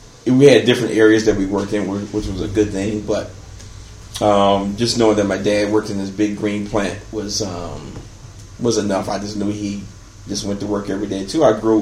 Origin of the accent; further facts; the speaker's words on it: Lansing, Michigan, United States; I was born here in Lansing, Michigan.